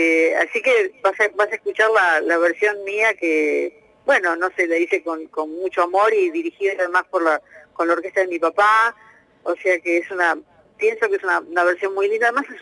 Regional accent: Argentina; me considero argentina y muy orgullosa.

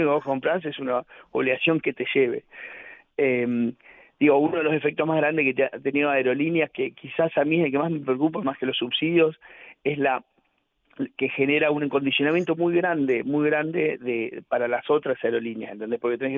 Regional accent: La Pampa, Argentina; Yo soy de La Pampa y pasa exactamente lo mismo, ¿no?

